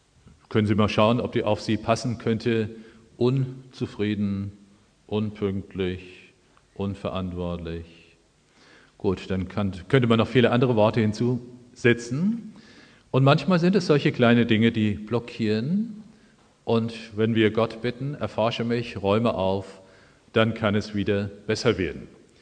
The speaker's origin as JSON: {"language": "German", "region": "Hesse", "country": "Germany", "said": "im Taunus, wo ich herkomme"}